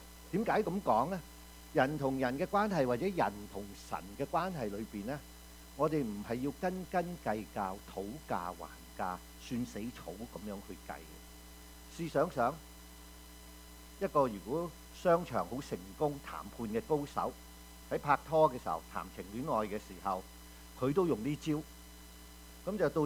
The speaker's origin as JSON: {"language": "Chinese", "country": "China", "said": "我们中国人很懂打算盘的，我们精打细算的"}